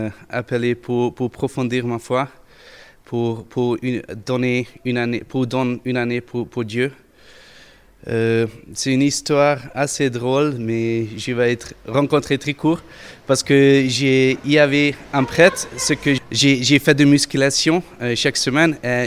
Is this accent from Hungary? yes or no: yes; Budapest, Hungary; French is a second language; Je suis hongrois et je viens de Budapest, la capitale de la Hongrie.